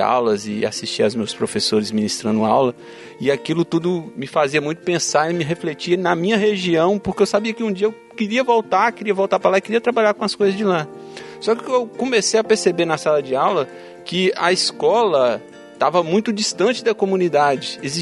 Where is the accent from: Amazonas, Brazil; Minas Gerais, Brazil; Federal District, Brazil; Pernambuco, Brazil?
Minas Gerais, Brazil; esse núcleo atuava na região do Vale do Jequitinhonha, que é de onde eu vim.